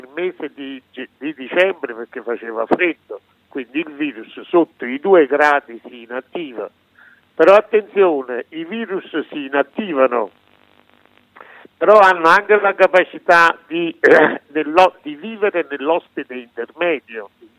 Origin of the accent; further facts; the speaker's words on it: Campania, Italy; io sono campano